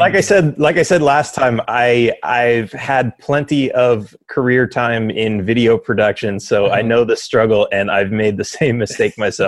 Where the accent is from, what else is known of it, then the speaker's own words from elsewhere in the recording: Los Angeles, California, United States; So I grew up in Los Angeles. It's kind of a socialist place of sorts. Everyone's pretty much a Democrat. It was very anti-gun.